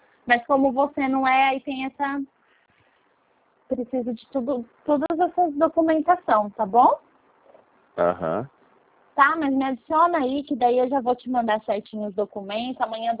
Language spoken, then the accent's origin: Portuguese; Araçatuba, São Paulo, Brazil; Eu sou de Araçatuba, São Paulo.